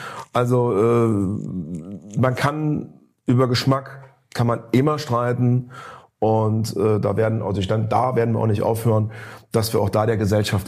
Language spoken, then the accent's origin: German; Cologne, North Rhine-Westphalia, Germany; Auch als Kölner Bürger kann man das allerdings mal ganz objektiv so sehen.